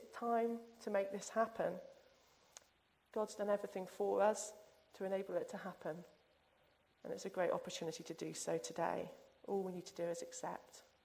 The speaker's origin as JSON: {"language": "English", "region": "South West England", "country": "United Kingdom", "tie": "born there", "said": "I can't actually do a Cornish accent, but there we go. And I was born in Cornwall as well"}